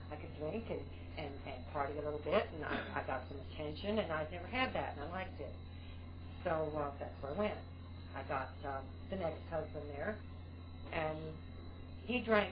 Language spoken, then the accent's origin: English; West Coast, United States; I was raised out on the West Coast, my older sister and I.